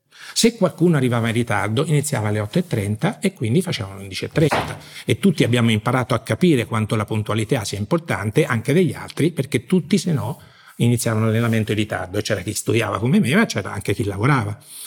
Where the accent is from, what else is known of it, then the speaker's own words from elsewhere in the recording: Jesi, Marche, Italy; ero il più giovane, l'unico dei due jesini, no? Perché sono marchigiano